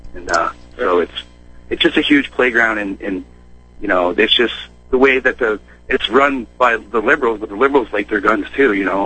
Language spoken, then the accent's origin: English; Vermont, United States; I grew up in Vermont. My uncle sold the farm when I was in fifth grade